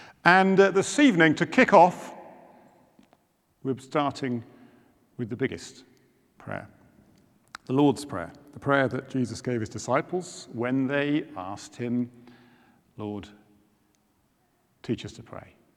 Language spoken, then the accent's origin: English; South East England, United Kingdom; I grew up in Oxfordshire, on a farm in Oxfordshire, and it was not far from Brize Norton.